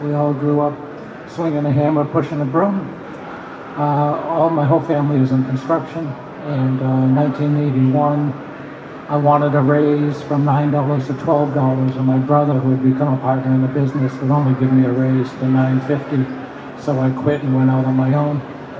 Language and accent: English; Nantucket, Massachusetts, United States; now in Charleston, United States; Where I grew up on Nantucket, you would build a $1 million house for a client